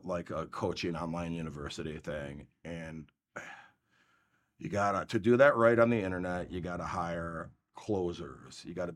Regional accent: Schaumburg, Illinois, United States; We're normal people in Schaumburg. We don't go to country clubs and all this stuff, you know? So I'm from Schaumburg.

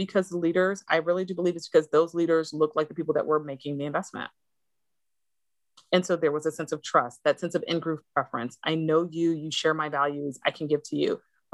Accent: Flint, Michigan, United States; I'm from Flint, right?

